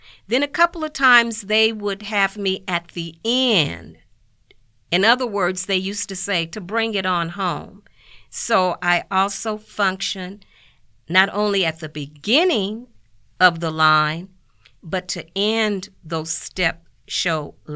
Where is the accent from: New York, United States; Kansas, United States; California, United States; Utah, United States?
Kansas, United States; Kansas City; born there; I was born in Kansas City, Kansas, on February the 8th.